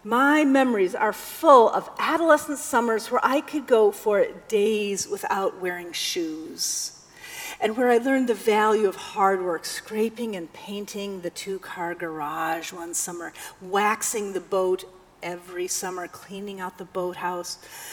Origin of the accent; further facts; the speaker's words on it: Wisconsin, United States; I'm from the Midwest, and we have lakes galore out there. And I grew up with a lake place just 20 miles from our permanent home in Wisconsin